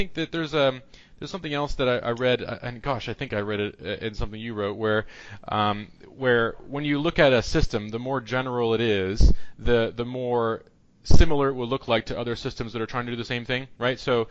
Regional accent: Canada; now in United States; I'm from Canada originally, where, of course, a very different system than here in the United States, where I've lived for 7 years.

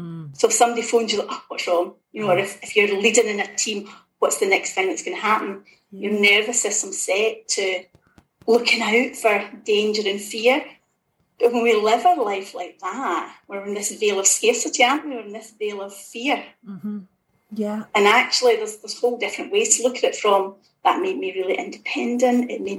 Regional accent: Scotland, United Kingdom; also born or lived in South Africa; My background, I grew up in Ayrshire in Scotland.

